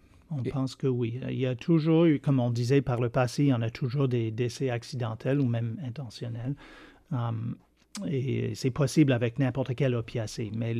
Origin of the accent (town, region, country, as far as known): Quebec, Canada